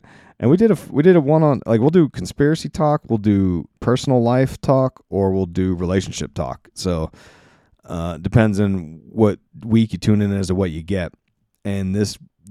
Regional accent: East Coast, United States; I found out why I say it wrong, because I'm from the East Coast and we say it differently.

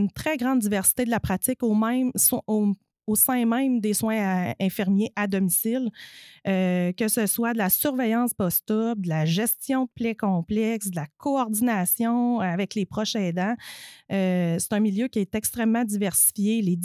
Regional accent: Lac-Mégantic, Quebec, Canada; Moi, je viens de Mégantic

